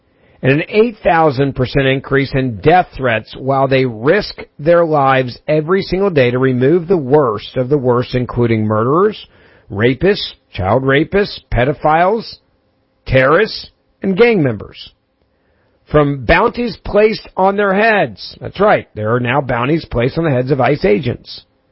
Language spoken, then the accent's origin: English; Memphis, Tennessee, United States; One of the signs in Memphis, my hometown, reads, Tennessee Army National Guard, you joined to serve your community.